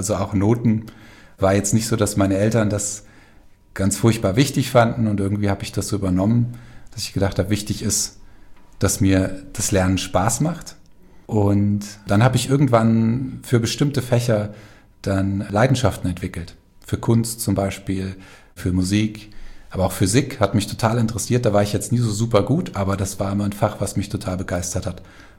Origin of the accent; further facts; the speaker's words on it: Falkenberg, Hesse, Germany; Aufgewachsen bin ich hier in Falkenberg, wo ich jetzt auch wieder lebe. Das ist ein kleines, beschauliches Dörfchen im Norden Hessens. 800 Seelen leben hier.